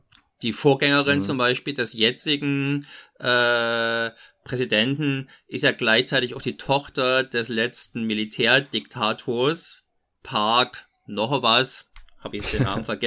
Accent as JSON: {"language": "German", "region": "East Germany", "country": "Germany", "said": "ich bin ja Ostdeutscher, schon mal erwähnt, ich bin noch alt genug, um noch eine ordentliche Portion mitbekommen zu haben. Ich war also 16, als die Wiedervereinigung kam."}